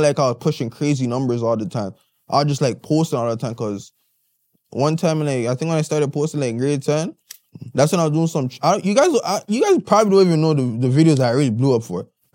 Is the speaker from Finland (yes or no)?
no; Nigeria; now in Toronto, Canada; I'm Nigerian still.